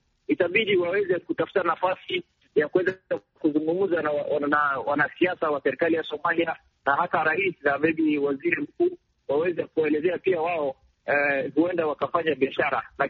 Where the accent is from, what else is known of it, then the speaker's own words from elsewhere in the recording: Kenya; mimi kama Mkenya